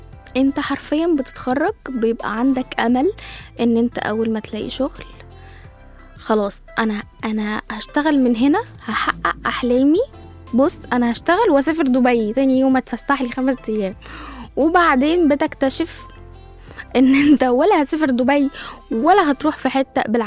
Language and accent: Arabic; Egypt; وبعدين احنا برضو عندنا يعني كمصريين عندنا طبع غريب